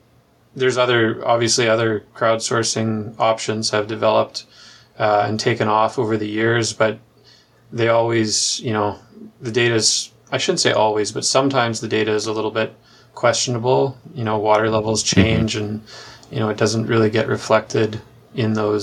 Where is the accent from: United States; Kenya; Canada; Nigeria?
Canada; Pinawa, Manitoba; Like, I grew up on the Winnipeg River. I grew up in a town called Pinawa